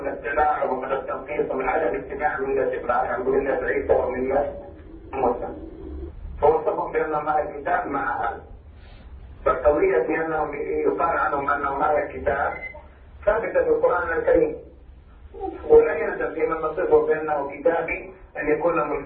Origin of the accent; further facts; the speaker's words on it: Saudi Arabia; والفتوى عندنا في السعوديه عند أغلب العلماء على هذا